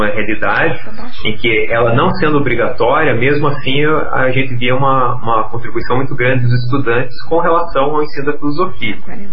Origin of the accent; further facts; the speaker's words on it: Laranjeiras do Sul, Paraná, Brazil; Eu sou natural de Laranjeiras do Sul e uma cidade próxima ali, Rio Bonito de Iguaçu, tinha várias escolas de assentamento, né, em assentamento.